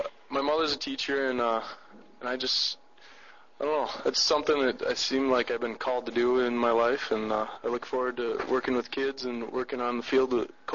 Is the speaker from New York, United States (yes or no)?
no; Waverly, Minnesota, United States; Well, Jake, I'm from Waverly.